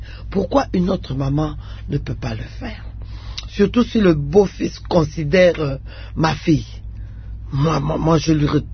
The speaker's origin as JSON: {"language": "French", "region": "Kasaï", "country": "DR Congo", "said": "Chez nous au Kassa, il y a un problème"}